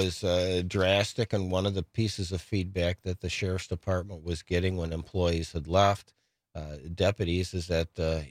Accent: Jefferson City, Missouri, United States; so I went back to my hometown of the city of Jefferson and, you know, worked part-time there for a while.

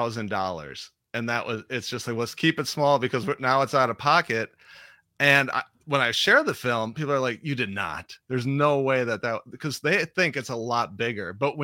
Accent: Wausau, Wisconsin, United States; now in Hudson, United States; Well, I'm originally from Wausau. Now okay. I live in Hudson, Wisconsin.

